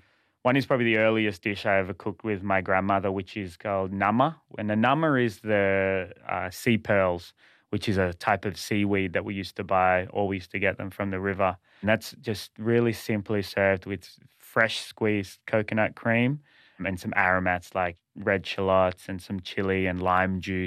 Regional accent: Mullumbimby, New South Wales, Australia; oh, hi, I'm from Mullumbimby and I want to work here

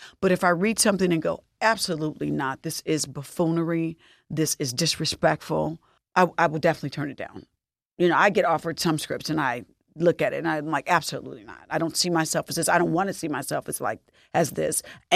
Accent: Indianapolis, Indiana, United States; Yeah, because the family was in Chicago and I'm from Indianapolis, Indiana, Midwest.

